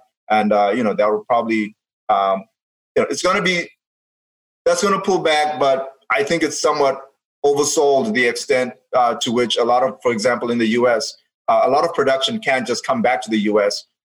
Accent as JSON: {"language": "English", "country": "Zimbabwe", "tie": "born or raised there", "moved": "as an adult", "lives_now": "United States", "said": "I grew up in Zimbabwe. I went to high school there, and I actually started college there at the University of Zimbabwe."}